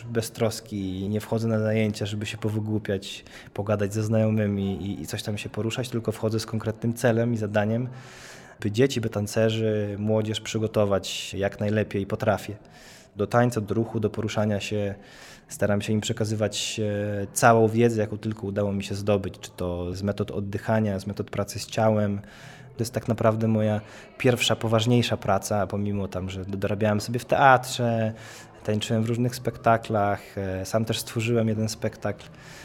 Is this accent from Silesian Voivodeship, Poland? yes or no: no; Nowiny, Lublin Voivodeship, Poland; Pochodzę spod Chełma, z małej miejscowości nazwanej Nowiny. Mam 25 lat